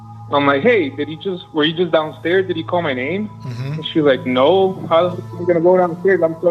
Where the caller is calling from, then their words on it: Chicago, Illinois, United States; I'm calling you from Chicago.